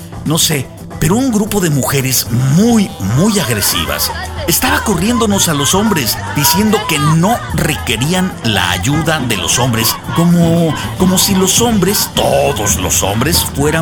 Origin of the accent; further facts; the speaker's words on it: Mexico; Incluso recuerdo en mi infancia allá en México, en junio de 1975. Lo recuerdo porque yo estaba cumpliendo 10 años en esos días.